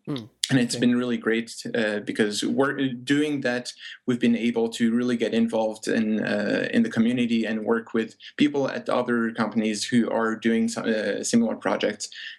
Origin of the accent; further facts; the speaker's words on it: Switzerland; also born or lived in United States; now in Germany; I'm originally from Switzerland, and I've lived for a couple of years in the U.S., and I've now been living in Germany for 3 years.